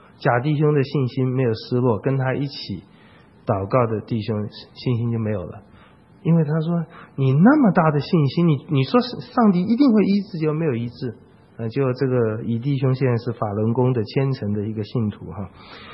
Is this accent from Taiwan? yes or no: yes; Taichung, Taiwan; 那时候小时候在台中乡下看，很高兴。